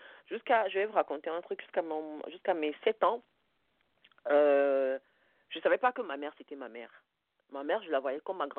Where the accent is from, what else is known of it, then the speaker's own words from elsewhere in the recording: Minta, Centre, Cameroon; Je suis de Minta. Je suis de Nangaï, beaucoup, je suis de Minta.